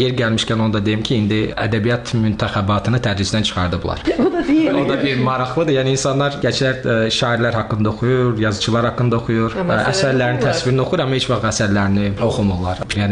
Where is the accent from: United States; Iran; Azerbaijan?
Azerbaijan; Shusha, Shusha District; born there; moved away; Şuşada doğulmuşam. 92'nin sonundan bura köçmüşük, məcbur köçkünəm.